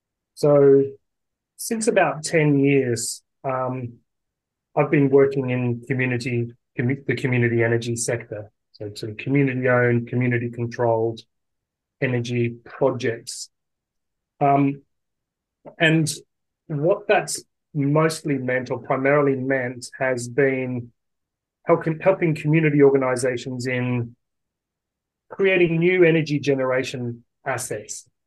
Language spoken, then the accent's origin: English; Australia; accent: Australian; now in Scotland, United Kingdom; people will probably hear that I'm Australian. I moved from Australia to Scotland in 2019, and these days I sort of self-describe myself as a new Scot.